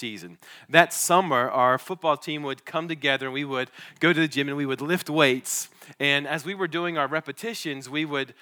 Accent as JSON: {"language": "English", "region": "Maryland", "country": "United States", "tie": "born or raised there", "said": "I grew up in Maryland, and I went to Westminster High School. Westminster is about 20 miles south of Gettysburg, Pennsylvania"}